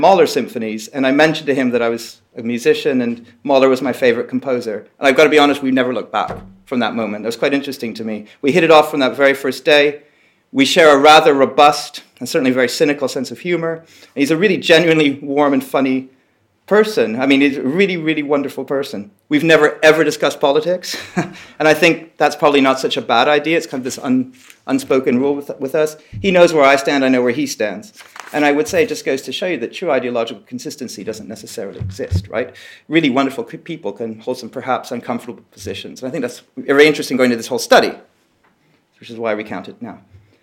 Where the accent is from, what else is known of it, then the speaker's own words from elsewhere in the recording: Toronto, Ontario, Canada; I first approached Eric Pensler in Toronto, when he was still in Toronto, actually, which is also my hometown, 10, 12 years ago, maybe